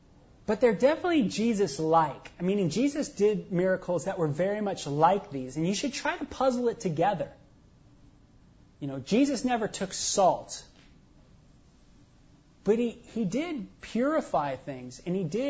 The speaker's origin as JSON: {"language": "English", "country": "Canada", "said": "You know, I'm Canadian and that, but I'm British too."}